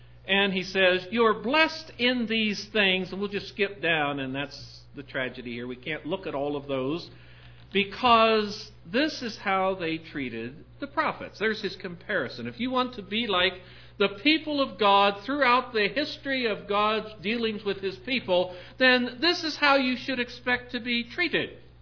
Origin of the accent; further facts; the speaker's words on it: Appalachia, United States; I know that growing up in the Appalachian poverty area, by today's standards especially, we would have been considered extremely poor.